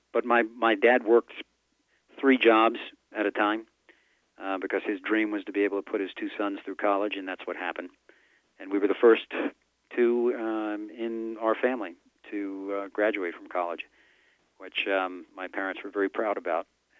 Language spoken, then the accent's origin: English; Staten Island, New York, United States; I grew up in New York in on Staten Island, which is the smallest of the five boroughs.